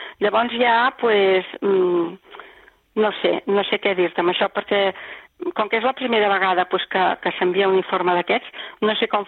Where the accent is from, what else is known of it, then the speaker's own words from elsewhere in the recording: Calella, Catalonia, Spain; born there; jo sóc nascuda a Calella i la meva companya també és de Calella